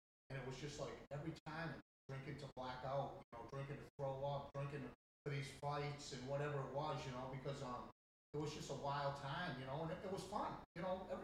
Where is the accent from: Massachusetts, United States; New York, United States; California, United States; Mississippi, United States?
Massachusetts, United States; So, like I said, I'm from Massachusetts. The first time I drank, I was 14 years old.